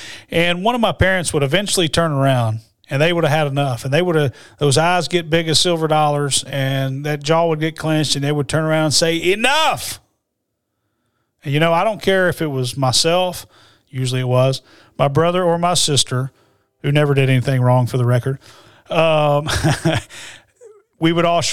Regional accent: Birmingham, Alabama, United States; And, we grew up in Birmingham, Alabama, very blessed.

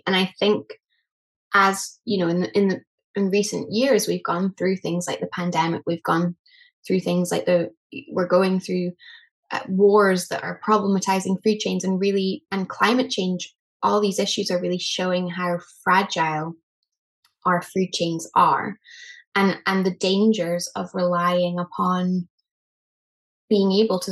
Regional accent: Scotland, United Kingdom; And I'm Scottish, you know, I've lived in Scotland for most of my life.

